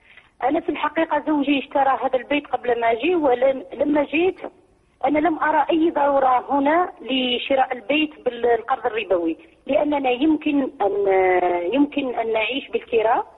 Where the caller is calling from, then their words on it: Belgium; أنا أتصل بك من بلجيكا